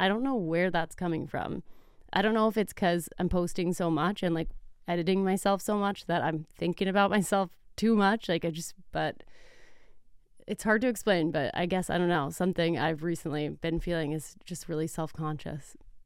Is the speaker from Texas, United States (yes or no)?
yes; Texas, United States; now in Los Angeles, United States; But I guess it makes more sense for me because I am from Texas.